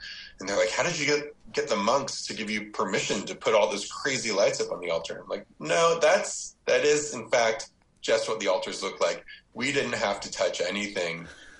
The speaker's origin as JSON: {"language": "English", "country": "United States", "said": "as an American growing up, in history class, all that I got about Cambodia was maybe one or two sentences for the Khmer Rouge."}